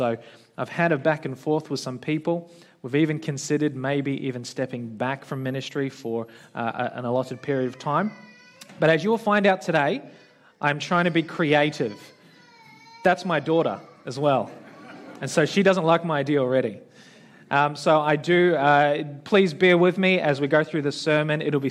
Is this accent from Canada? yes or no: no; Philippines; I'm a Filipino, and so my natural urge is to hug everyone.